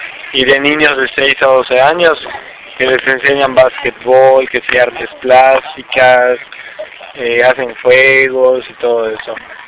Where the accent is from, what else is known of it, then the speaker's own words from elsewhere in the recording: Morelos, Mexico; entonces en eso hay que trabajar un poquito más aquí en Morelos, y es lo que les puedo contar de mi pueblo